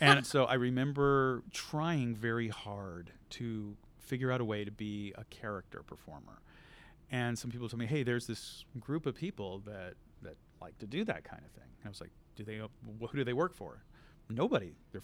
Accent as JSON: {"language": "English", "town": "Houston", "region": "Texas", "country": "United States", "tie": "born or raised there", "said": "I grew up in Houston, Texas. And so I was exposed to a lot of different kinds of art."}